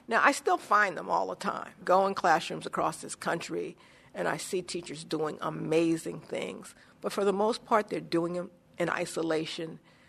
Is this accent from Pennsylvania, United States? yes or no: yes; Philadelphia, Pennsylvania, United States; I grew up in Philadelphia. If you wanted to go anywhere in the city, you took public transportation because it was safe, it was reliable, and it was dependable.